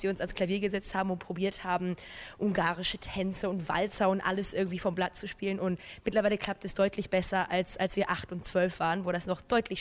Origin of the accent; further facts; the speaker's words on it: Düsseldorf, North Rhine-Westphalia, Germany; Also genau, wir sind in Düsseldorf beide aufgewachsen.